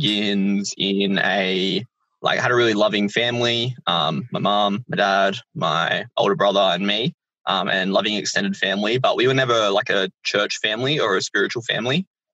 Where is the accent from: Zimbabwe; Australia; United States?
Australia; Penrith, New South Wales; I grew up in Penrith, in the north of Penrith, in a place called Warrington Downs, kind of halfway between Penrith and St. Mary's. And I'm actually in the area at the moment.